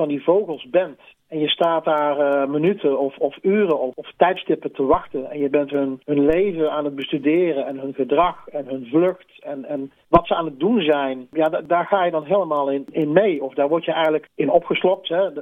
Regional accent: North Brabant, Netherlands; Dus ik was als kind in Brabant op zoek naar een vogel die daar toen op dat moment nog amper voorkwam.

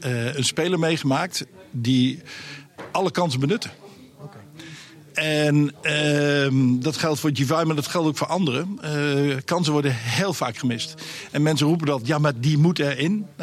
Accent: Overijssel, Netherlands; Ja, dus ik kom uit Overijssel, hij niet.

